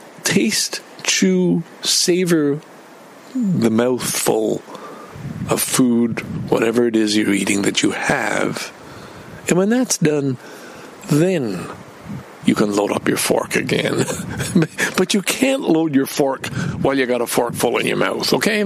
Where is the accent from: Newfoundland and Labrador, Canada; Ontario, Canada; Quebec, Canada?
Quebec, Canada; Valleyfield; Remember, key point, I grew up in Valleyfield because my father was managing a dredging project for the St. Lawrence Seaway.